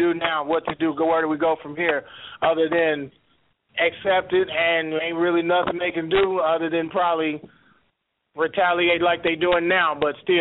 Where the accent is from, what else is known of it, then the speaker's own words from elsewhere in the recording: St. Louis, Missouri, United States; Honestly, I wish I had the full answer to that, because St. Louis being my hometown, it's like, what can you do?